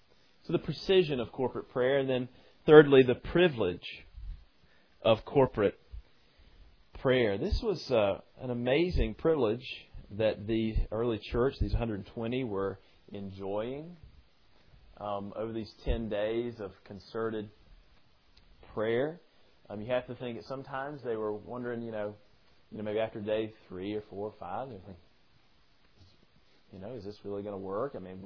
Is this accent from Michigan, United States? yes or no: no; Elkin, North Carolina, United States; I grew up in Elkin, North Carolina. There was one Jewish family in our town